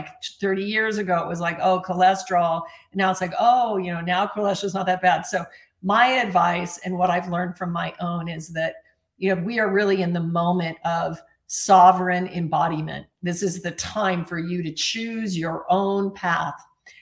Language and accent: English; Alaska, United States; I was raised in Alaska, actually, on game meat. My dad was a hunter and a pilot.